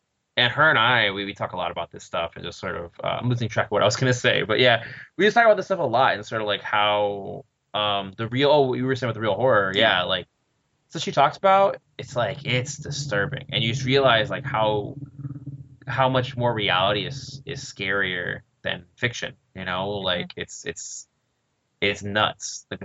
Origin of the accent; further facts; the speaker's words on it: Riverside, California, United States; because I grew up in Riverside. Oh, and yeah, horrible place. And so I grew up in Riverside